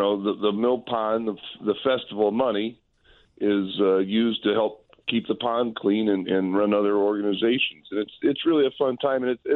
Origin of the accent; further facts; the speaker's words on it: Union Mills, Indiana, United States; I'm from Union Mills, Indiana.